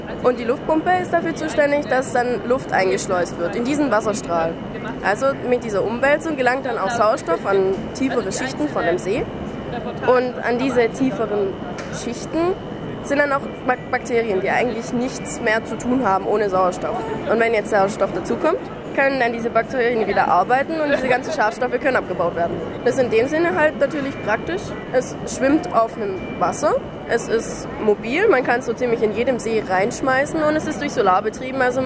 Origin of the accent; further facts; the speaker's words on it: Esslingen, Baden-Württemberg, Germany; Ich komme aus Esslingen, also wir sind insgesamt 12 Leute.